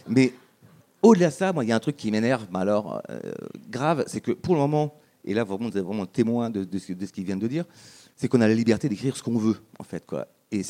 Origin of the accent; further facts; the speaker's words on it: France; Parce que je suis français, de quel droit je parle